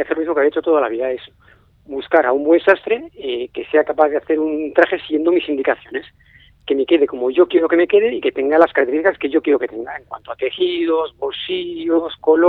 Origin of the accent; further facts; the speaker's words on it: Basque Country, Spain; Yo como vasco soy de ambos.